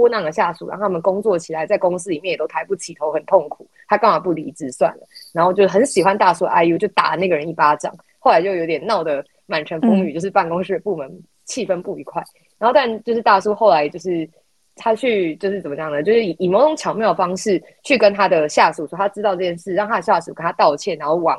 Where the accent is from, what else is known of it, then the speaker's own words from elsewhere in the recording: Kaohsiung, Taiwan; 我是高雄人，我跟你的立委不会是同样的立委